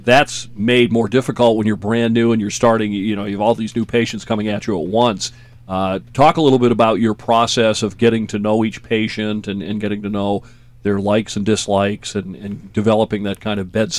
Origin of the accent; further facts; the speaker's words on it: New Hampshire, United States; Yeah. I'm from New Hampshire, so.